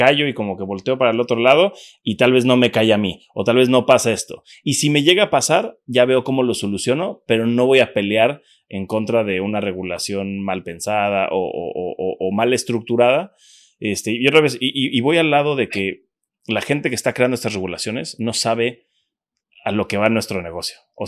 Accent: Cancún, Quintana Roo, Mexico; Yo soy de Cancún desde pequeño.

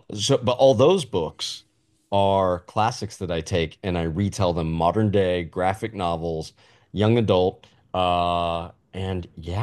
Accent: Texas, United States; I'm from Texas, so it's, I mean, it hits all the right places for me.

